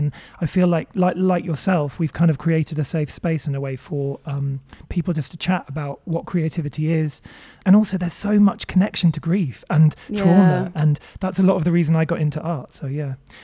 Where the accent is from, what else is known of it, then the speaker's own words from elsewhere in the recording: Maidenhead, South East England, United Kingdom; because I grew up in Berkshire in Maidenhead, which was this incredibly kind of conservative, safe, you know, idyllic place. And I grew up next to a town called Cookham